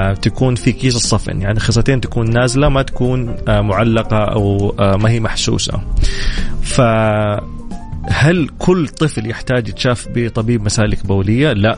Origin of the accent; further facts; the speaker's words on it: Saudi Arabia; فالحمد لله احنا هذا الشيء نادر عندنا في السعودية